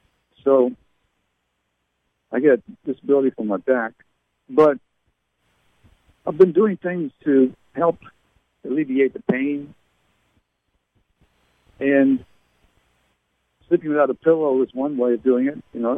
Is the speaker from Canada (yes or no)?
yes; Canada; being born and raised in Canada.